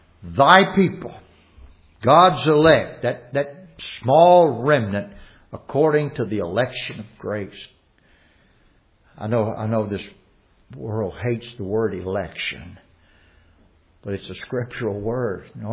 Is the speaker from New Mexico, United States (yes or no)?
no; Louisiana, United States; Man, I grew up in Louisiana. My dad was from Mississippi. Was sort of from the South.